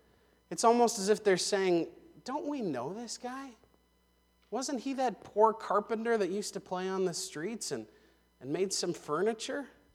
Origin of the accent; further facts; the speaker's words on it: Minot, North Dakota, United States; As most of you know, probably, I grew up in Minot, North Dakota.